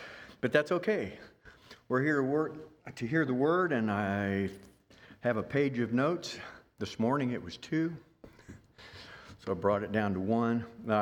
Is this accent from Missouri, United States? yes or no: yes; Kansas City, Missouri, United States; I was brought up Baptist. We moved from Kansas City out to the suburb areas, and that's where my parents lost interest in taking us to church.